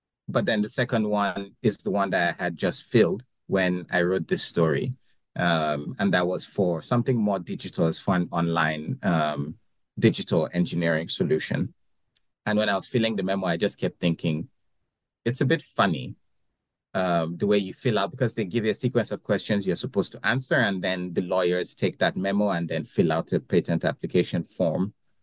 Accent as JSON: {"language": "English", "region": "Ogun", "country": "Nigeria", "said": "Abeokuta is the capital of my home state back in Nigeria, which is Ogun State."}